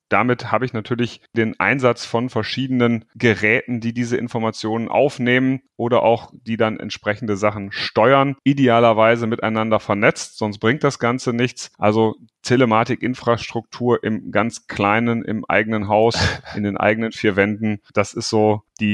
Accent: North Rhine-Westphalia, Germany; also born or lived in Ruhr; Ich komme weg aus dem Münsterland, habe aber auch eine Zeit im Ruhrgebiet verbracht.

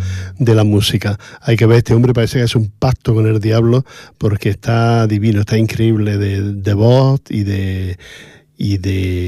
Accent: Granada, Andalusia, Spain; Mira, hoy yo tengo dos de Granada en la lista, se nota que soy de Granada.

